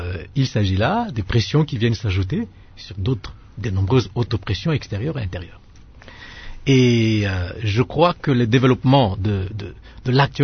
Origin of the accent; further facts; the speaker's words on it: DR Congo; Mais moi, je suis Congolais